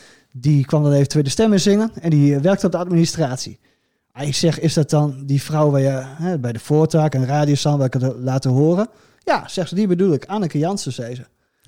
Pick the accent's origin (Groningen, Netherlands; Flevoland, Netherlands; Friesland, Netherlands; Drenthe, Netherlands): Groningen, Netherlands; Hoogezand-Sappemeer; bij ons in Hoogstandsappenmeer